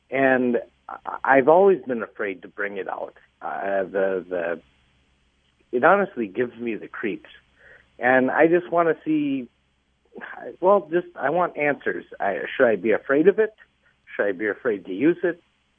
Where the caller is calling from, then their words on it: Golden Valley, Minnesota, United States; Golden Valley.